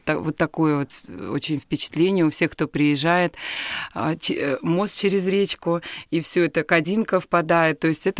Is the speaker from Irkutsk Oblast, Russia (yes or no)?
yes; Ust-Kada, Irkutsk Oblast, Russia; я родилась в Иркутской области, в Куйтунском районе, в селе Усть-Када, где был большой-большой храм в честь Покрова иконы Божией Матери.